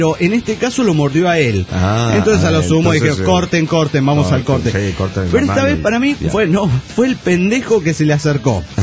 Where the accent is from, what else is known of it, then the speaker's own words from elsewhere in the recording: Tabasco, Mexico; born there; moved away; desde Villahermosa, Tabasco, México, y les vengo a contar cómo fue que después de muchos, pero muchos años, regresé a mi pueblito, el que me vio nacer.